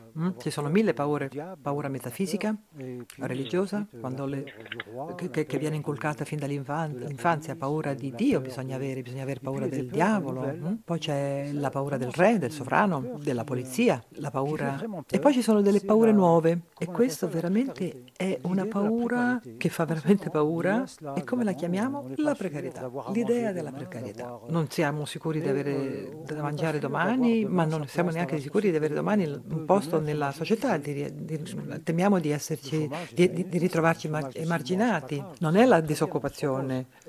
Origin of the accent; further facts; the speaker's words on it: Algeria; Italian is a second language; Io ho vissuto questo periodo nel mio paese, in Algeria, e ho visto la guerra civile.